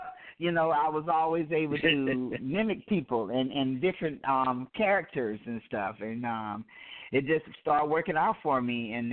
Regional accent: Columbus, Georgia, United States; I'm from Columbus, Georgia.

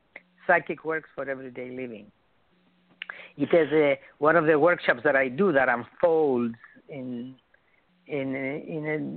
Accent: Greece; now in United States; Yes, I was born and raised in Greece, but I've been here in the States for 52 years.

